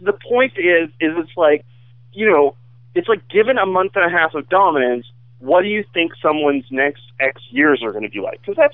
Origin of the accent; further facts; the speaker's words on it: Boston, Massachusetts, United States; growing up in Boston, it's a very availability, heuristic-driven thing